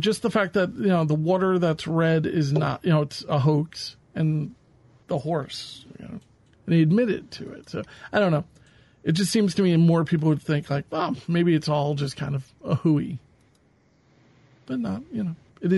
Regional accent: New York, United States; you have to remember, as a New Yorker, it really... There's New York, and then there's the rest of the country.

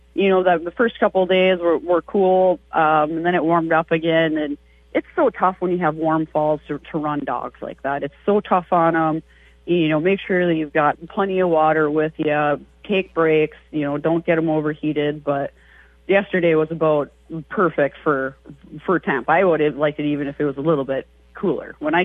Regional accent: North Dakota, United States; moved away; I'm from North Dakota, so there was a bit of transition for me when I moved here

